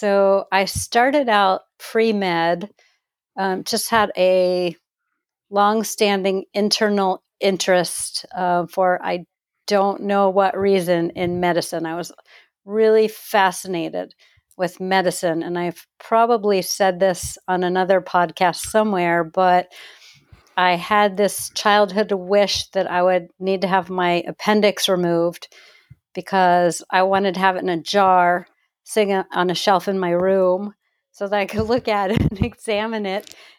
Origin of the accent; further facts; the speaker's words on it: Rockville, Maryland, United States; also born or lived in Baltimore; I grew up briefly in Baltimore, Maryland. I was born there and then moved to Rockville, Potomac, Maryland, which is just outside of Washington, D.C.